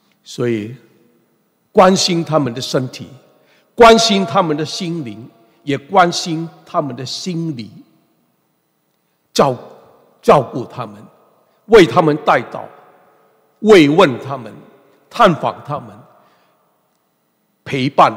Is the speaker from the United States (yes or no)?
no; Hong Kong; 我的客家话还不是很多，但是我小的时候在香港住在一个客家人的地区，所以我听懂一点。